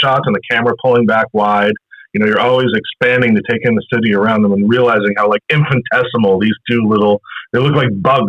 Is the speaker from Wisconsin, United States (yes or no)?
no; Boston, Massachusetts, United States; I'm a heretic as a Bostonian here